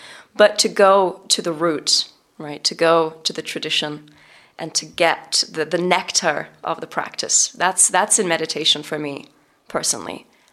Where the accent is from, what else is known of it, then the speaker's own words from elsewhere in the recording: England, United Kingdom; moved away as an adult; now in Los Angeles, United States; And this was in Los Angeles when I moved from England to LA.